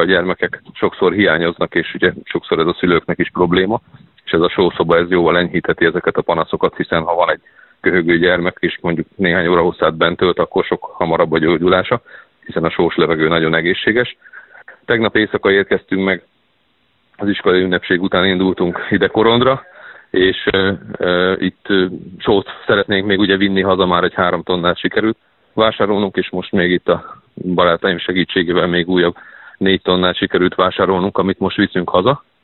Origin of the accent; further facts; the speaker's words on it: Hungary; erősítenünk kell azt, hogy mi magyarok vagyunk, és a magyar közösség mindig össze is tart